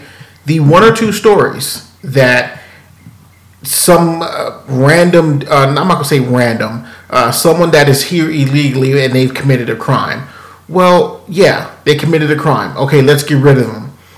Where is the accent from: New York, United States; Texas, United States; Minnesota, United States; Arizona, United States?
Texas, United States; Houston; born there; I was born here. I was born in Houston, Texas, right?